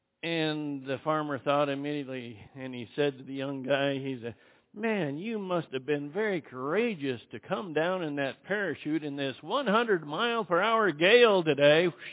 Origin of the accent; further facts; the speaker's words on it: Idaho, United States; now in Albuquerque, United States; I grew up in Southwest Idaho. I didn't ever make plans to come to Albuquerque, New Mexico, outside of maybe a visit.